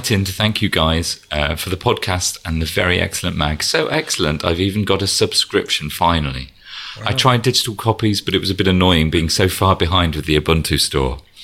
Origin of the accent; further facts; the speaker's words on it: Ireland; moved away as an adult; I worked for them when I emigrated from Ireland in 2002.